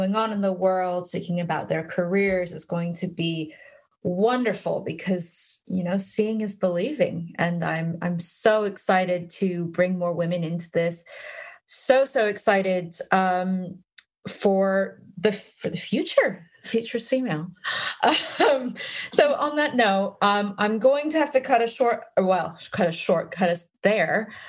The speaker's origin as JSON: {"language": "English", "region": "California", "country": "United States", "tie": "born or raised there", "said": "as a Northern California native, I grew up in the Bay Area"}